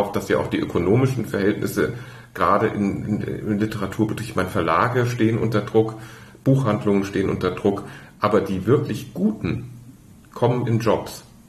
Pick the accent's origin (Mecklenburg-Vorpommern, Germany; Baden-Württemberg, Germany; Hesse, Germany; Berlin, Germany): Hesse, Germany; Groß-Gerau; also born or lived in Mainz; Aus Groß-Gerau.